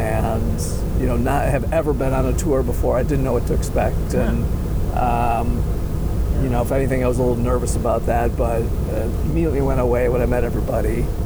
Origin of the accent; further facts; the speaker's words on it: Los Angeles, California, United States; from Los Angeles, California